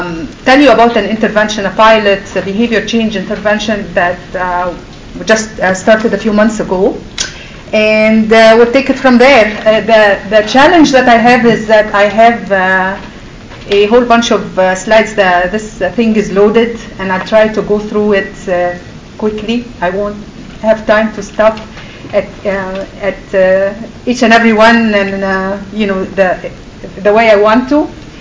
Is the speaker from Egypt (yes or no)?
yes; Egypt; now in Baltimore, United States; I am from Egypt originally. Adopted in Baltimore, but going back and forth all the time.